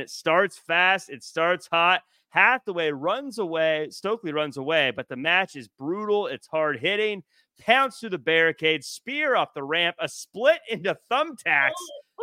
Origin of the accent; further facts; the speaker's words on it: Tacoma, Washington, United States; Well, he's a Seattle guy. I'm from Tacoma.